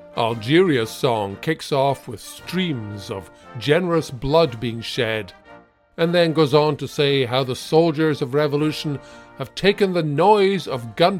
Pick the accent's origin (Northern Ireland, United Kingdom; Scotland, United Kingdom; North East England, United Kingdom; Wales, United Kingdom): Scotland, United Kingdom; I'm Scottish, and I know Scotland is a country.